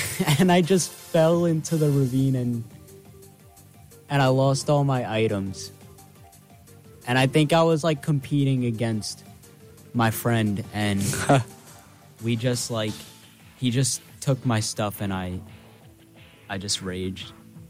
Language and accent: English; Brooklyn, New York, United States; I probably rep him more because I'm from Brooklyn.